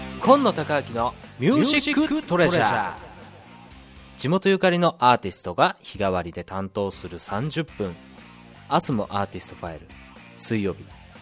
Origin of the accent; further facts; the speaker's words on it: Ichinoseki, Iwate, Japan; 一関市山の目の出身です。もちろん山の目小学校、山の目中学校を卒業してます。